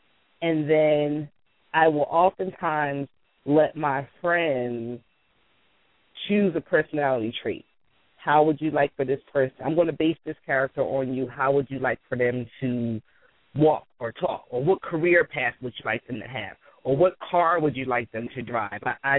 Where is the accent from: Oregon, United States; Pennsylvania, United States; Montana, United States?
Pennsylvania, United States; Philadelphia; I grew up in Philadelphia. So I know the streets. I know the landmarks.